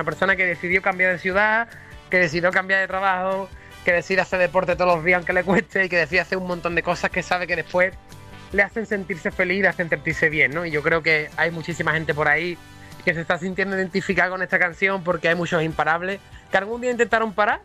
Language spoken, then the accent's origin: Spanish; Andalusia, Spain; la radio de mi casa, de mi familia, de mi tierra, de Andalucía